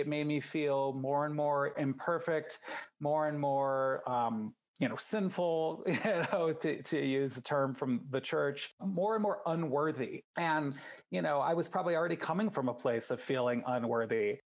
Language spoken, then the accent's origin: English; Midwest, United States; Like I'm from the Midwest. So maybe it's just, you know, in my genes